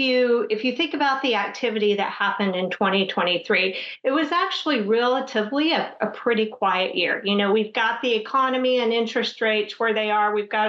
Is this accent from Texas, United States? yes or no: yes; Texas, United States; I grew up in West Texas, so I was around the energy community and economies there.